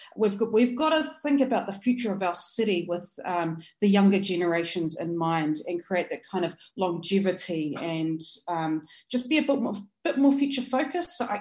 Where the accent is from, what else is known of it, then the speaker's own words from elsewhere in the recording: Taranaki, New Zealand; now in Wellington, New Zealand; I'm from Taranaki and ko Pakakoe te iwi, although I've been living in Te Whanganui Ātara for the last 20 years. I'm very much grounded in Taranaki and I strongly whakapapata there